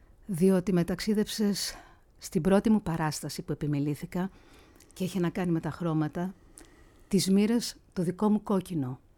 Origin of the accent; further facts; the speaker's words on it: Greece; Και το μοβ, αλλά συνήθως εμείς έχουμε το μαύρο ως Έλληνες.